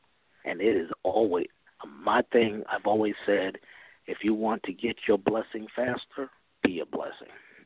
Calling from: Chicago, Illinois, United States; I'm calling from Chicagoland.

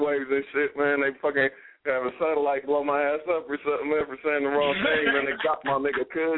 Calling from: Ohio, United States; In the building. Northside 614.

